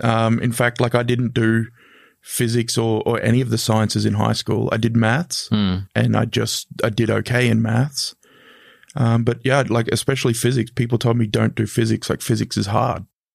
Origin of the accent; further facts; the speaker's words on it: Mackay, Queensland, Australia; So I grew up in Mackay in North Queensland.